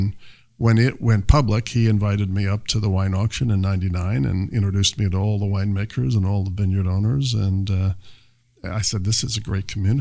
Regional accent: Madison, New Jersey, United States; Both my wife and I grew up in Madison, New Jersey. We both went to school in New England.

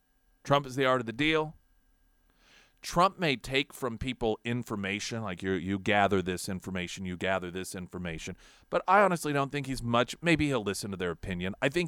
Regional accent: United States; As an American, I'm embarrassed.

